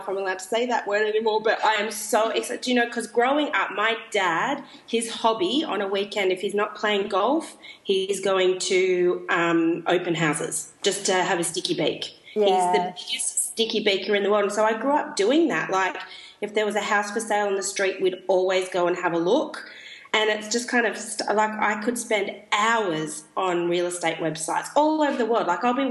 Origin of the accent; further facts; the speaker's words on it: Sydney, New South Wales, Australia; now in Melbourne, Australia; So we are both from Sydney, and at the time before my parents moved outside of Sydney, we grew up sort of 10, 15 minutes apart, so really, really close.